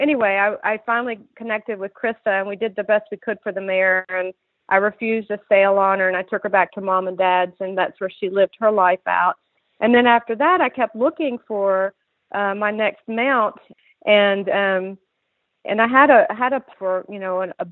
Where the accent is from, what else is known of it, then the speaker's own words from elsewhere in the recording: Charlotte, North Carolina, United States; now in Louisville, United States; I'm a transplant from Charlotte, North Carolina. I was born and raised there.